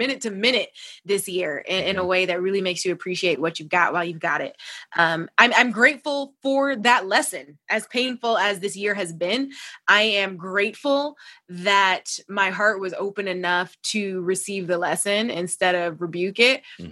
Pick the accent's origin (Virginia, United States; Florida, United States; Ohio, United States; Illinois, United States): Ohio, United States; now in Los Angeles, United States; I'm from Ohio. All of my family is there. I don't have any close family out in LA.